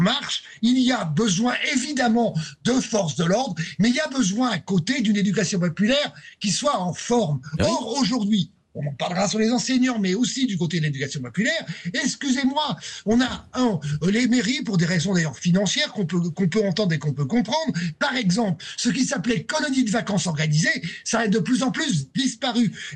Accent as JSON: {"language": "French", "region": "Île-de-France", "country": "France", "tie": "born there", "said": "je suis né en Seine-Saint-Denis"}